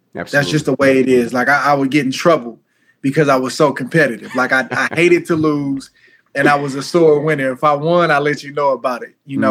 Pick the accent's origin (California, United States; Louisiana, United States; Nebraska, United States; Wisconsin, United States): California, United States; And I'm from California, so I'm trying to figure it out.